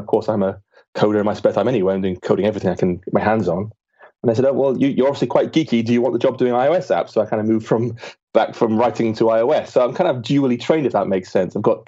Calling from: Bath, South West England, United Kingdom; A small town in England called Bath.

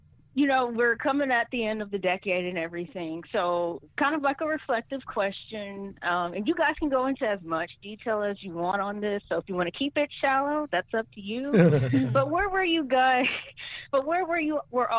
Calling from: Georgia, United States; from Georgia.

